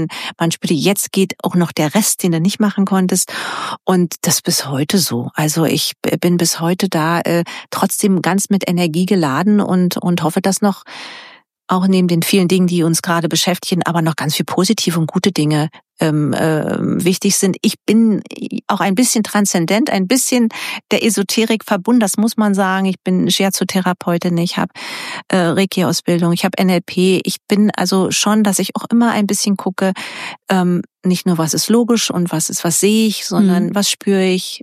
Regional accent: Berlin, Germany; Brauchen wir aber auch unsere Power als Berliner und müssen hier ein bisschen mit einbringen.

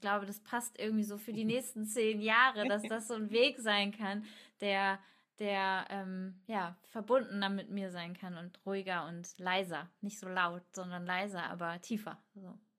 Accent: Kutenholz, Lower Saxony, Germany; Ich komme ja aus Kutenholz. Ich bin ja aus dem Landkreis Stade quasi.

